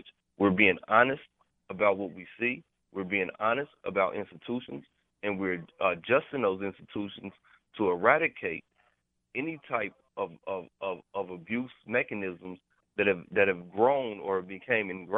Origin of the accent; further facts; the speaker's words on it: Kansas City, Missouri, United States; I grew up in Kansas City, on the east side of Kansas City.